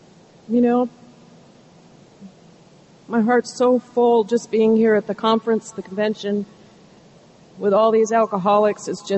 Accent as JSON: {"language": "English", "region": "Alaska", "country": "United States", "tie": "born or raised there", "also_born_or_lived": "Edmonton, Canada", "said": "I was born in Edmonton, Alberta, Canada, and I was adopted when I was 3.5 months old by Americans that were living in Alaska, and they brought me home to be their little girl."}